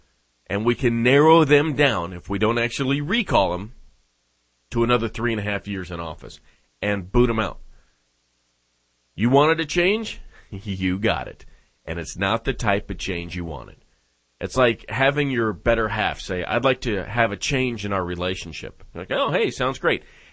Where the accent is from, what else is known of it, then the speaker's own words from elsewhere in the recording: Nevada, United States; especially right here in my home state of Nevada